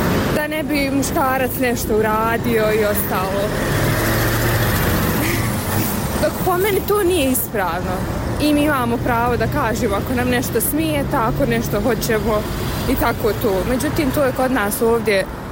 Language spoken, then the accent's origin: Bosnian; Bosnia & Herzegovina; ovdje kod nas u Bosni, kako da vam sad to objasnim, taj neki patrijarhat, nekako je to baš zastupljeno. Pa bar ja u takvoj porodici sam odrasla